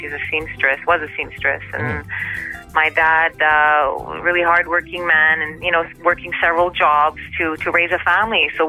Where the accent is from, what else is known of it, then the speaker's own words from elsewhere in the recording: Montreal, Quebec, Canada; Yeah, Montreal has been is my hometown, born and raised. And I've been living here since.